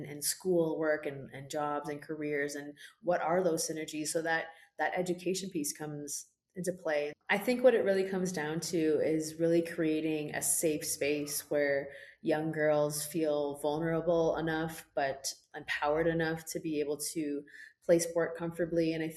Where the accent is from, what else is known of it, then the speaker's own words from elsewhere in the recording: Canada; we as Canadians, we as Canadian women need to take in order to achieve gender equity